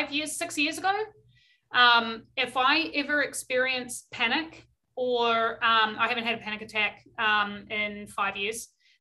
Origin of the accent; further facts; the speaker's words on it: New Zealand; obviously I'm not from around here. I'm from New Zealand. So no family.